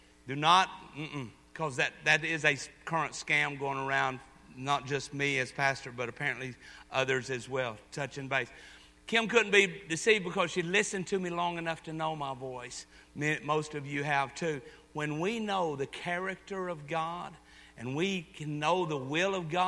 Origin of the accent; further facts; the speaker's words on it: Texas, United States; I am actually from McLennan County in Texas. For anybody that wanted to know, I'm not from the backwoods of Georgia somewhere in the boonies.